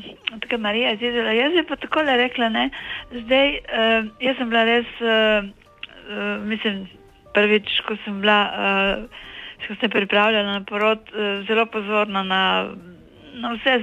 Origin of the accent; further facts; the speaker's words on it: Prekmurje, Slovenia; born there; jaz sem rojena v Prekmorju in pri nas je bilo 7 otrok in jaz sem bila najstarejša.